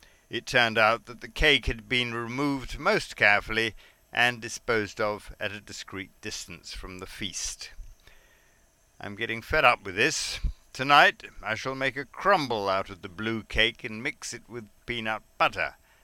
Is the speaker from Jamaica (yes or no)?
no; England, United Kingdom; now in Colombia; It's just as well that I learned early on to say, "I'm English." It explains a lot over here.